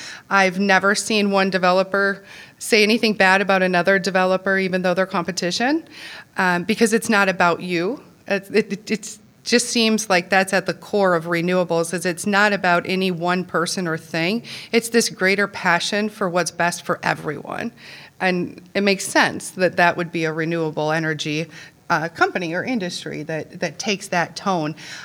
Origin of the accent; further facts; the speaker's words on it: Minnesota, United States; I'm Minnesotan. I'll never tell you if I'm good or not, because that's just not what you do.